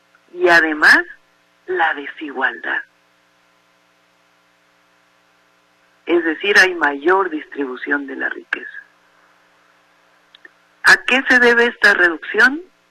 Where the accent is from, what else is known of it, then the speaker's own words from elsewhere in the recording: Mexico; Hay que estar muy orgullosos, como mexicanas y mexicanos